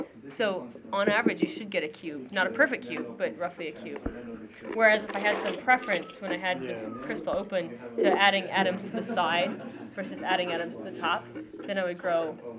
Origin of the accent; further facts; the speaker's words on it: Alabama, United States; I grew up in Alabama and I could find quartz crystals in my backyard.